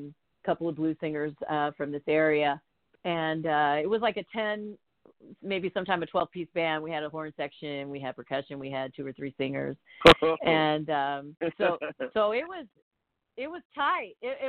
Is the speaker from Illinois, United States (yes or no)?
no; Houston, Texas, United States; now in Los Angeles, United States; Well, we all live here, but I'm originally from Houston, Texas